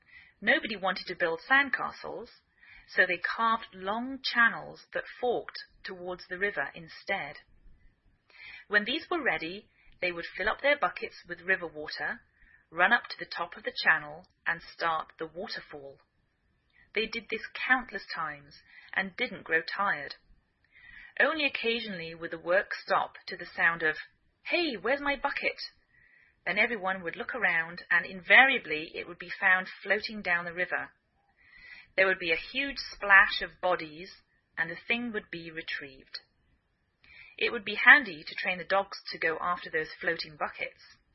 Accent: England, United Kingdom; now in United States

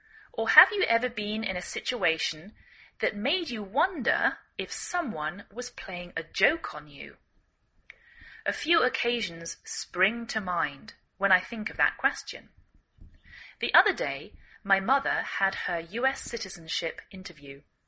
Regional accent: England, United Kingdom; now in United States

